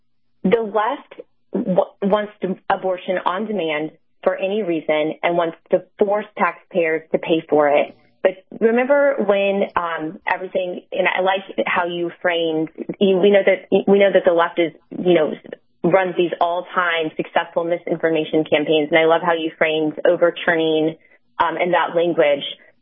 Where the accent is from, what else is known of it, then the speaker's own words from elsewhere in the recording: California, United States; And I can say that as a Californian myself.